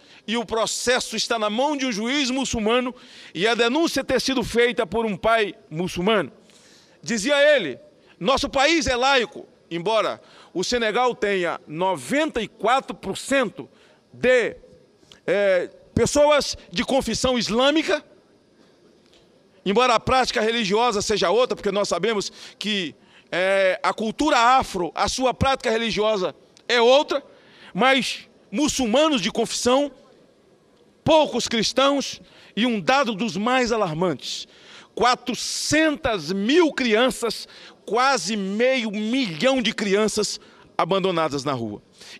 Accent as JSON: {"language": "Portuguese", "town": "Itapetinga", "region": "Bahia", "country": "Brazil", "tie": "born or raised there", "said": "é uma baiana do interior, lá de Itapetinga, também de onde eu fui criado."}